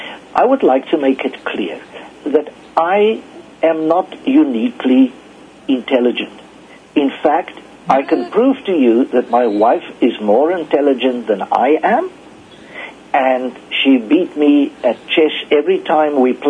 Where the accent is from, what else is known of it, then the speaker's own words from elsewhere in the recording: South Africa; I grew up in South Africa and I've lived some of the stuff that the left in your country is playing with.